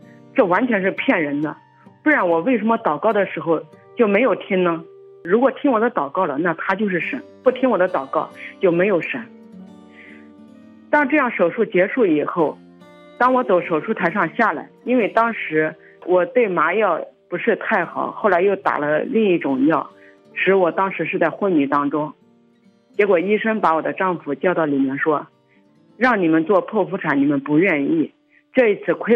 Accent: Anhui, China; 弟兄姊妹平安，我是安徽的

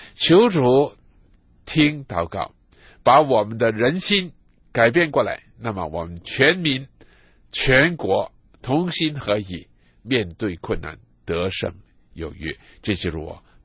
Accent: China; 我们中国人很喜欢买田地啊

